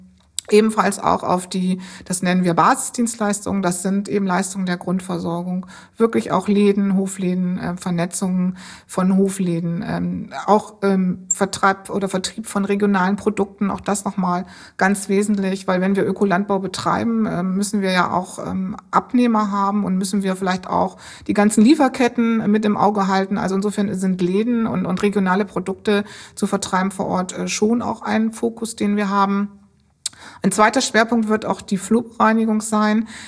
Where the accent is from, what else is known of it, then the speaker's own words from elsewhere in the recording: Bremen, Germany; born there; Ich bin eigentlich geboren in Bremen, bin aber letztendlich Europäerin